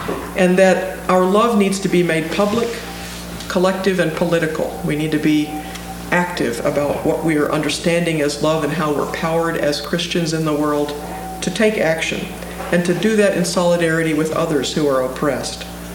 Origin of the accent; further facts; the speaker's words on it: Louisiana, United States; also born or lived in Mississippi; I grew up in the Deep South in Louisiana and Mississippi